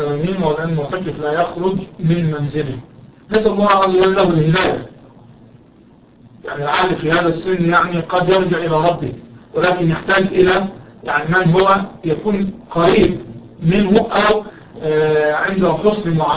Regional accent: Egypt; انصرفت فينا فلان اللغة العامية عندنا في مصر.

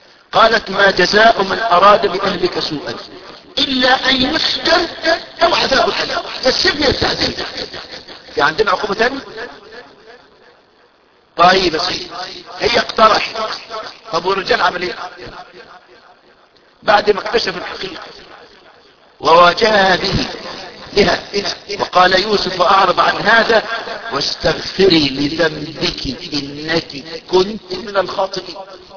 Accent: Egypt; عندنا في مصر العقوبة المتبادلة ايه؟ طلعوا وزعوا

